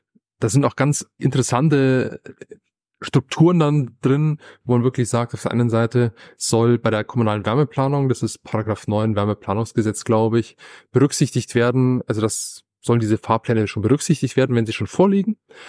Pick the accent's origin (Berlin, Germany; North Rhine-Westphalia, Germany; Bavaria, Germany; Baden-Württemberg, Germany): Bavaria, Germany; ich komme ja aus Bayern